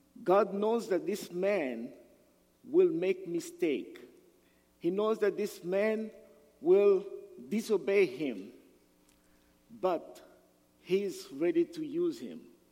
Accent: DR Congo; moved away as an adult; also born or lived in Moscow, Russia; We came from Moscow, Russia. And of course, you're going to ask yourself, there are no black people in Russia. But I came from the Democratic Republic of the Congo, and I went to Russia to study.

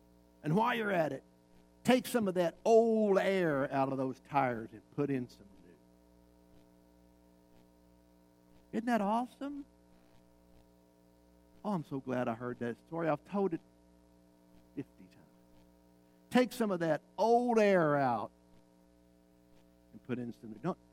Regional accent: Kentucky, United States; I grew up in Western Kentucky and pastored there for 9 years.

